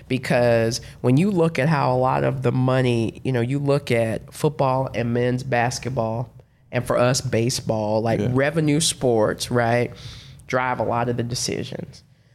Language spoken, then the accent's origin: English; Alabama, United States; I'm from Alabama, drive to a wedding.